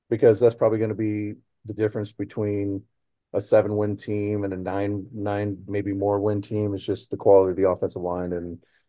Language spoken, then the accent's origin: English; Seattle, Washington, United States; I go, I'm from Seattle, brother.